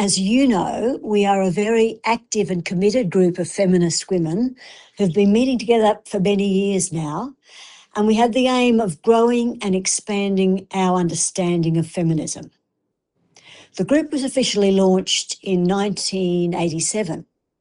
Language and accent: English; Townsville, Queensland, Australia; So I grew up in Townsville, but I've been living away for a while